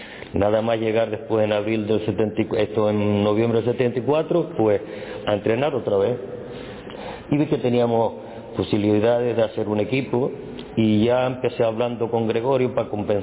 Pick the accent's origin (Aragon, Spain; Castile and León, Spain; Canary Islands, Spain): Canary Islands, Spain; Lanzarote; now in Corralejo, Spain; la historia del Corralejo empezó pues a partir de 1973, que fue cuando yo llegué de Lanzarote para acá.